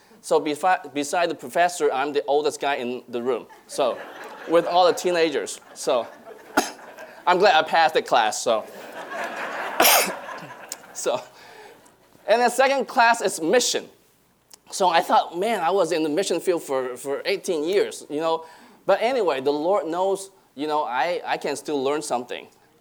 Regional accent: Hong Kong; I was born and raised in Hong Kong my entire life, and I had my Bible training in Hong Kong and both Hong Kong and the States.

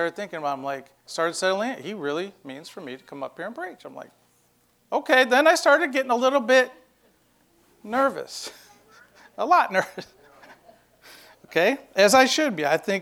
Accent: New York, United States; moved away as an adult; also born or lived in Texas; I'm a Texan. I was born in New York, but I've been here for 30 years in Texas. I only spent 18 years in New York, so that makes me full-blooded Texan, right?

